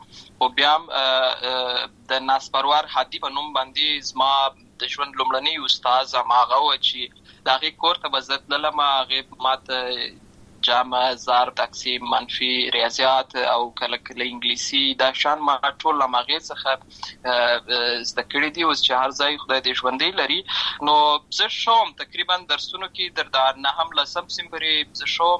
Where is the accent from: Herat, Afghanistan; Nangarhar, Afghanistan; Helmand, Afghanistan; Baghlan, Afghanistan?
Helmand, Afghanistan; Lashkar Gah; born or raised there